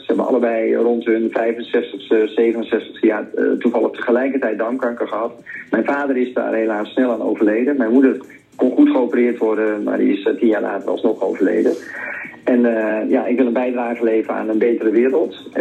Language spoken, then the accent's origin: Dutch; Loosdrecht, North Holland, Netherlands; Ik kom uit Loosdrecht, dus ik zag het altijd bij Vliegveld Hilversum.